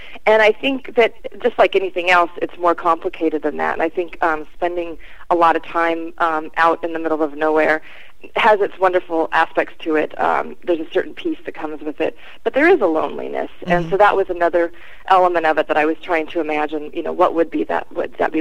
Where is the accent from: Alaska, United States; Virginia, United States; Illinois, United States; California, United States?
Alaska, United States; also born or lived in Denver; I was born in Denver, but my parents moved up here to Alaska when I was about 3 or 4. So pretty much my whole memory life is in Alaska.